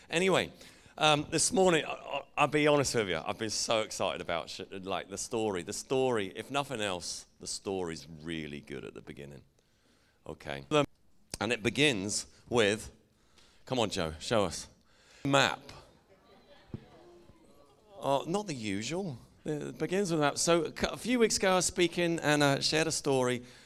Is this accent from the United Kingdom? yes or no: yes; England, United Kingdom; accent: English; So I said to them, hi, lads, we're just from the local authorities, in my English accent.